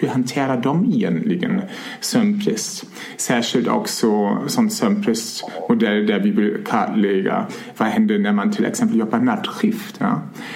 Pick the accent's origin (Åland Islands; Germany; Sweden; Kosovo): Germany; Swedish is a second language; Ja, som man kan kanske höra, jag är ursprungligen från Tyskland och jag har först pluggat i norra Tyskland näringsmedicin.